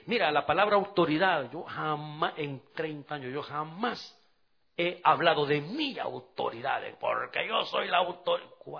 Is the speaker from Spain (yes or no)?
no; El Salvador; A los 18 ya vivía en el templo, allá en mi país, en El Salvador.